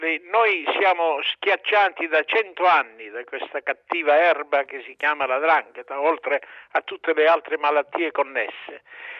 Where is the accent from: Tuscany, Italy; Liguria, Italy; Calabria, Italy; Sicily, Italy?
Calabria, Italy; non possiamo più tollerare come calabresi